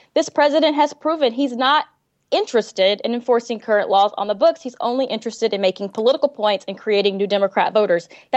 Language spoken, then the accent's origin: English; Texas, United States; I'm originally from Texas. We have dealt with this for the last 2 years with this particular bill on the table, this action on the table.